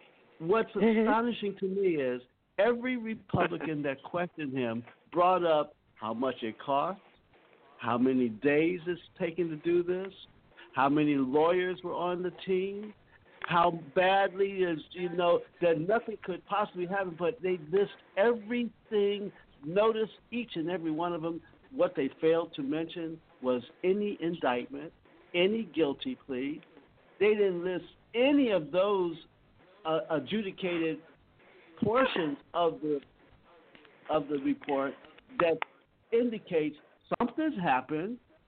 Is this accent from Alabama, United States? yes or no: no; Washington, District of Columbia, United States; as I recall growing up in Washington, D.C.